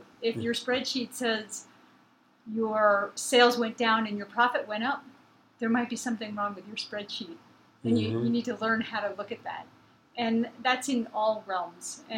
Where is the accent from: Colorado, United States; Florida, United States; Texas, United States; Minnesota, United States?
Colorado, United States; Like, I grew up here in Colorado when Parachute was booming from oil shale.